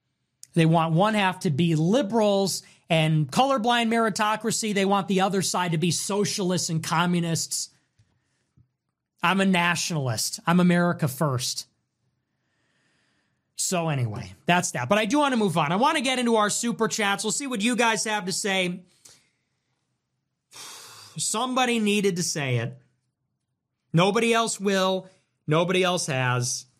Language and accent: English; United States; I am a white man. I am American. I am a Christian.